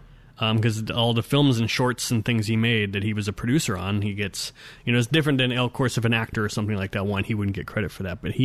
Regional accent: Fullerton, California, United States; I'm from Orange County. I grew up in Fullerton. I could see the Disney fireworks from my bedroom window at night, sometimes out in the distance.

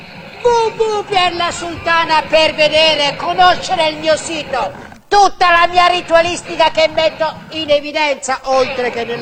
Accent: Rome, Lazio, Italy; perché io sono romana e vengo qui a fare dirette.

